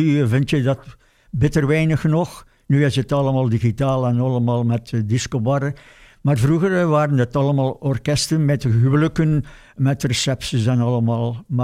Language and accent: Dutch; Zwevegem, Flanders, Belgium; born there; also born or lived in Deerlijk / Harelbeke; now in Kuurne, Belgium; Nee, ik ben geboren in Zwevegem. Ik heb ook zeker 40 jaar gewoond in Deerlijk. Mm-hmm. Dan ook in Haarbeke enige tijd gewoond. En nu woon ik in Kuurne.